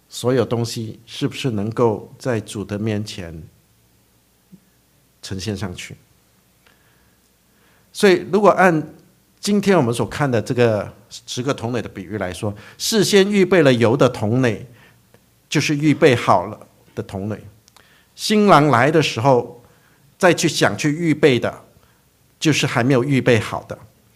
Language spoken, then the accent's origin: Chinese; China; 用据我们中国人的成语就是怎样，你要未雨绸缪啊，你要先想好。